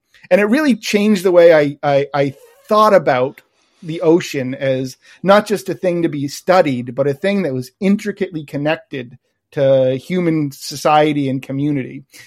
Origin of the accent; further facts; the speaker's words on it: Damariscotta, Maine, United States; So I grew up in the coast of Maine. I grew up in Damariscotta, where I've been able to return to in recent years.